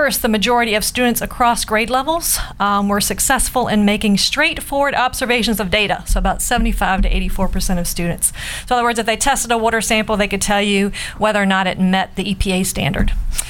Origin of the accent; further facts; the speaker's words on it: the South, United States; accent: Southern; was that my southern accent?